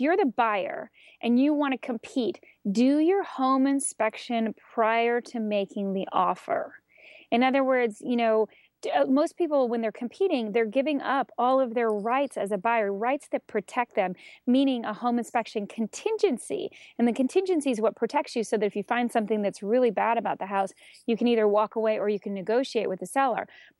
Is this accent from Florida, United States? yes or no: yes; Key West, Florida, United States; I'm actually originally from Key West, Florida